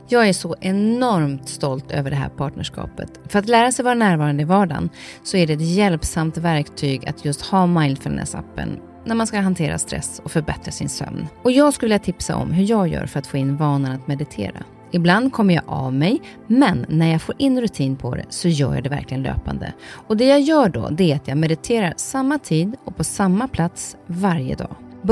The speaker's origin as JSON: {"language": "Swedish", "country": "Norway", "second_language": "Swedish", "said": "jag är norsk och har svårt att prata svenska med norrmän och tvärtom."}